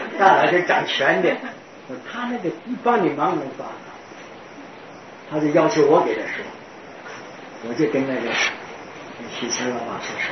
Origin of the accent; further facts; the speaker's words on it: China; 我是中国人啊